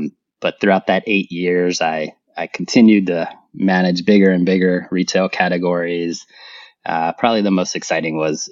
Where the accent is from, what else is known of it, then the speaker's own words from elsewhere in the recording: Barranquilla, Atlántico, Colombia; also born or lived in Brazil; I was born in Brazil. My family was living there at the time. And then my mom wanted to move back home, and she's from Colombia. My father was from Bolivia. So I lived in Colombia up until the time I was maybe 6 years old.